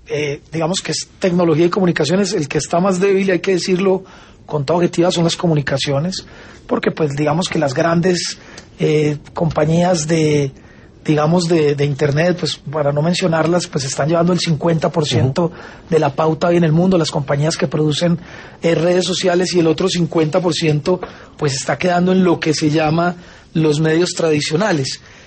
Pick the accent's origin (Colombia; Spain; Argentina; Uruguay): Colombia; Manizales, Caldas; also born or lived in Medellín; Yo nací en Medellín, pero me crié en Manizales, en Caldas.